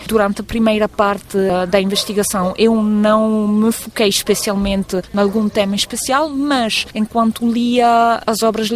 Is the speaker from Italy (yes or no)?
yes; Venice, Veneto, Italy; eu moro numa cidade que é a rainha, digamos assim, das artes visuais, porque sou de Veneza